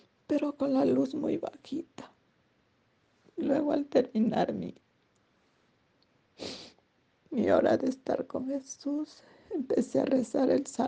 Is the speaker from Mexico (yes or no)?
yes; Xalapa, Veracruz, Mexico; Soy de México, de la ciudad de Xalapa, Veracruz